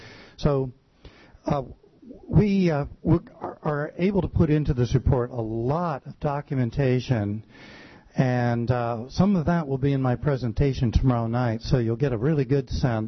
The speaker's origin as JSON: {"language": "English", "town": "Port Townsend", "region": "Washington", "country": "United States", "said": "I'm from Port Townsend, Washington, so I'm delighted to have a few hours in Alaska."}